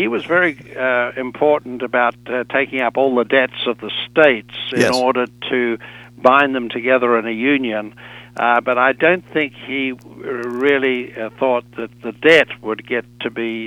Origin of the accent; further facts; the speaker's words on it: New Zealand; Well, you know, I was raised in New Zealand, which was a very welfare state, a socialist state.